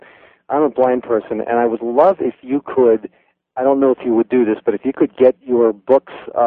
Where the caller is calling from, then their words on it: Pennsylvania, United States; I'm calling from Pennsylvania.